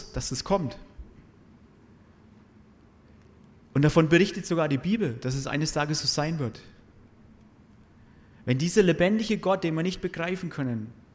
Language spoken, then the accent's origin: German; Bavaria, Germany; ich komme vom Bodenseehof. Bin kein Deutscher, sondern Oberfranke.